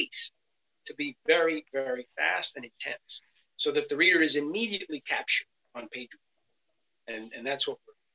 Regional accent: Bronx, New York, United States; So just a short little backgrounder. I'm from the Bronx, and there's no time to waste.

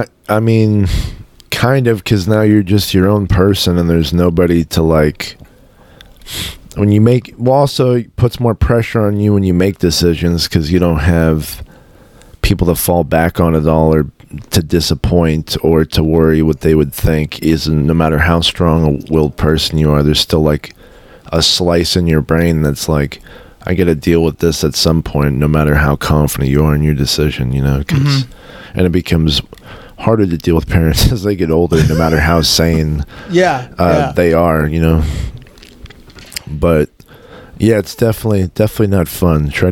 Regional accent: Moss Beach, California, United States; now in Turlock, United States; A lot of people think I'm from Stockton, or think, but I'm actually from the Bay Area, the Moss Beach, right next to Half Moon Bay. But I moved to Turlock in 2012.

